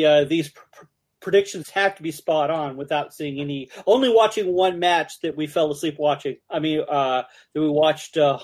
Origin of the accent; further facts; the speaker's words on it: Arizona, United States; even though I'm from Arizona.